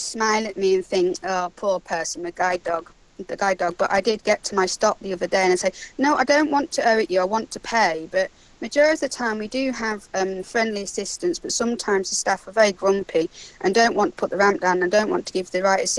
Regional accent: Narborough, East Midlands, United Kingdom; Hello, I'm from Leicestershire. I actually live in a small village called Narborough.

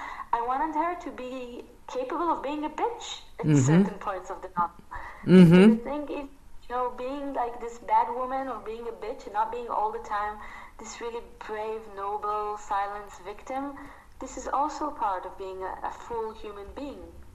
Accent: Tel Aviv, Tel Aviv District, Israel; my grandparents were refugees. Of course, I grew up in Tel Aviv.

